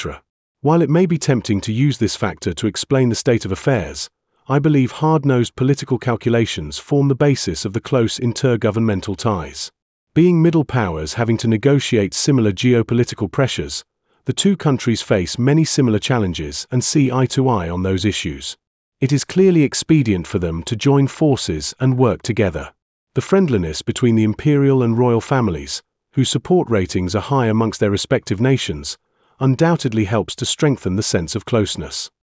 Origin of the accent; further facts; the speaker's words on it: London, United Kingdom; Growing up in North London in the 1960s, it was quite natural for a state schoolboy to pick up football, and somehow, I became hooked, so the UK has a lot to answer for.